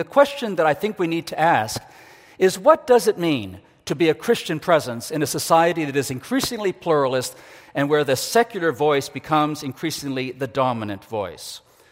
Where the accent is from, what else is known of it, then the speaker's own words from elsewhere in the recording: Ecuador; I grew up in Ecuador in South America. My parents were missionaries there. We would furlough, typically in Belleville, Ontario, which is where my mother was from